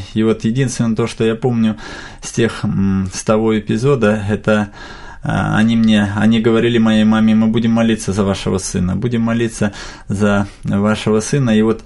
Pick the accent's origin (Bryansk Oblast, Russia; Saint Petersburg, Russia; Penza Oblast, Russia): Bryansk Oblast, Russia; я сам родом с Брянской области